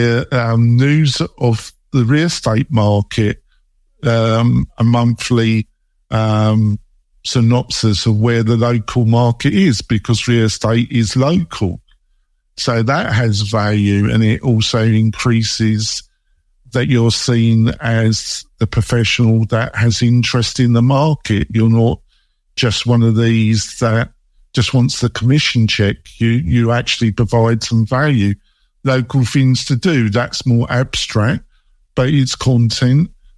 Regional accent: England, United Kingdom; maybe because I'm English and the culture that I come from

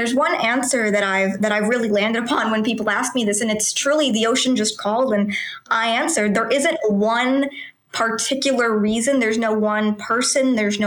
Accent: Los Angeles, California, United States; I'm from Los Angeles. I'm currently 14 years of age.

